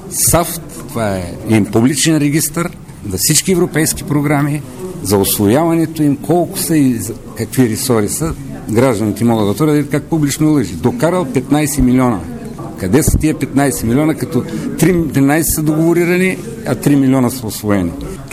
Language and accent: Bulgarian; Plovdiv, Plovdiv Province, Bulgaria; искрено бих се гордял като пловдивчанин